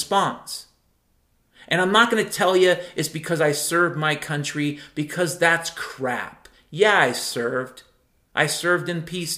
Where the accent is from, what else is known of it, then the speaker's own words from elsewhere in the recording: Mount Vernon, Washington, United States; But I grew up in Mount Vernon, Washington. That's a place I was born.